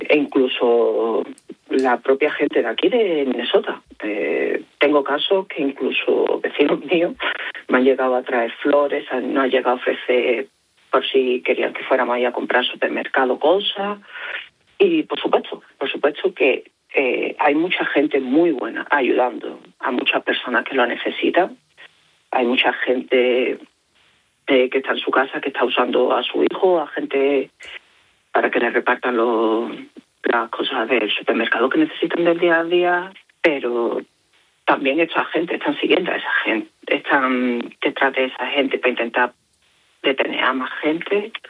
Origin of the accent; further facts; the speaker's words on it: Spain; also born or lived in United States; Yo tengo doble ciudadanía, soy tanto español como americano.